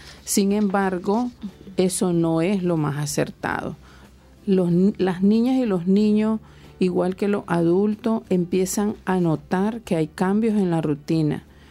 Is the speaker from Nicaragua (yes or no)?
yes; Nicaragua; todos somos nicaragüenses, todos tenemos derecho a estar en este país